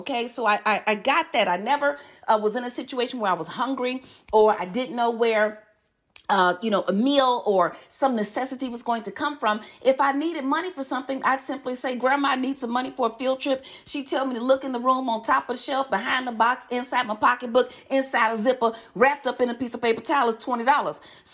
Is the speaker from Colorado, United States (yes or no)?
no; Chicago, Illinois, United States; You see, I was born and raised in Chicago.